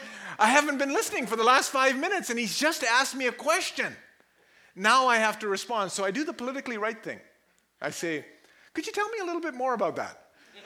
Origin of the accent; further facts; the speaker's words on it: Karachi, Sindh, Pakistan; born there; I was born in Karachi, Pakistan, all right? Most people go, "Oh," when I do that, all right? I was born to a Muslim family.